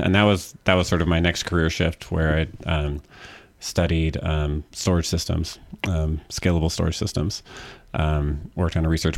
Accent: Oregon, United States; also born or lived in Northern California; I was born in Southern Oregon, Oregon State, and grew up in Southern Oregon and Northern California.

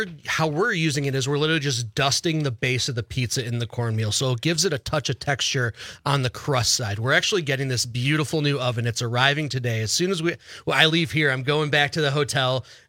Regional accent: Illinois, United States; So again, I'm originally from Illinois, which is where the tavern-style pizza

